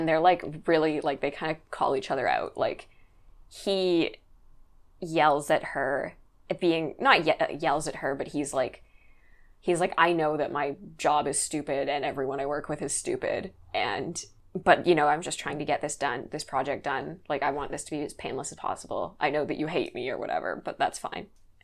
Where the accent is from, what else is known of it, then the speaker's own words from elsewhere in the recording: Canada; Maybe we're too Canadian.